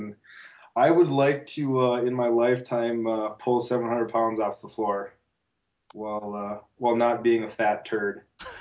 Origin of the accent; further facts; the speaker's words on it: North Dakota, United States; I am from North Dakota.